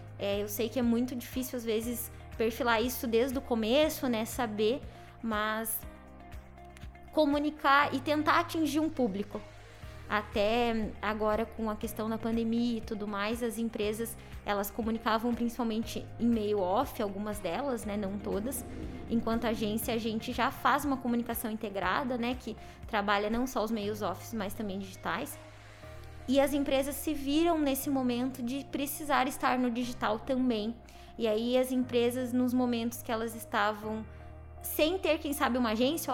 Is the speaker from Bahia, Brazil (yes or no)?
no; Pelotas, Rio Grande do Sul, Brazil; moved away; Eu moro aqui agora há 8 anos, eu vim de Pelotas, do Rio Grande do Sul, longe